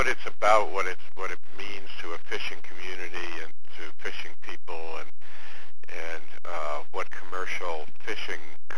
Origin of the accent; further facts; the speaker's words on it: New England, United States; I grew up in New England